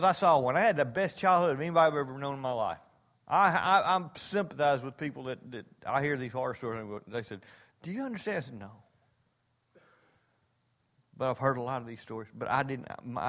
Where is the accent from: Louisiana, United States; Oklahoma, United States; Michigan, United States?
Louisiana, United States; Castor; I was raised in Castor, Louisiana, and I had no idea what prejudice was, what racism was.